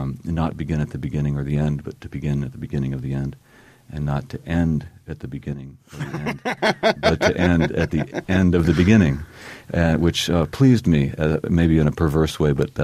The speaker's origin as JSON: {"language": "English", "region": "the West", "country": "United States", "said": "people hear that I'm from the West and that I write poetry"}